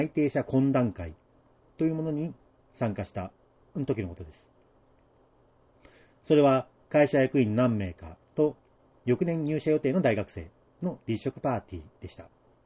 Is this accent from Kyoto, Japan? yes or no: no; Yamanashi, Japan; moved away as an adult; 私は幼少期のほとんどを山梨で過ごしてしまったせいで、引っ越した当初は山梨の同級生のことを